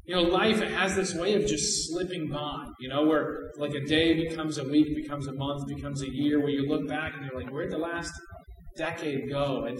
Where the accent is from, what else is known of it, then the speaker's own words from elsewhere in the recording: Illinois, United States; My grandfather, I grew up in Illinois. He lived in New Jersey